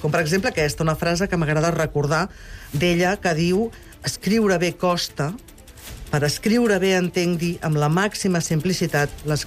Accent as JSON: {"language": "Catalan", "region": "Catalonia", "country": "Spain", "said": "Som catalans"}